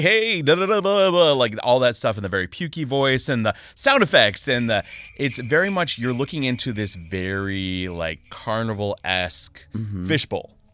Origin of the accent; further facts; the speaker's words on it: Rancho Cucamonga, California, United States; also born or lived in San Diego; And I grew up in Alta Loma in Rancho Cucamonga area. And when I was about 12, we moved to San Diego. And I lived in Poway, North County, off the 15.